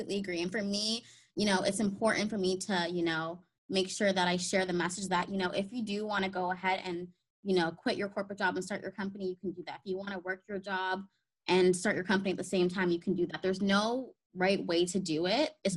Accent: Canada; But born and raised in Canada. I love living here. The diversity is amazing. And yeah, I'm just really happy and proud to be Canadian.

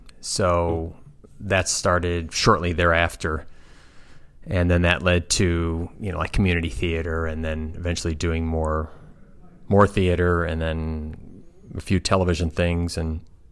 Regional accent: Oak Park, Illinois, United States; also born or lived in Chicago; And I was born in Chicago. We grew up just outside the city in a city called Oak Park for a while, and then we moved out to the western suburbs.

